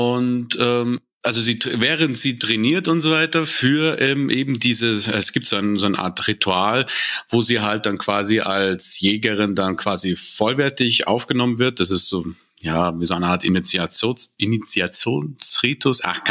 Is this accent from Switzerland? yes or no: no; Munich, Bavaria, Germany; born there; Also geboren bin ich 1986 in München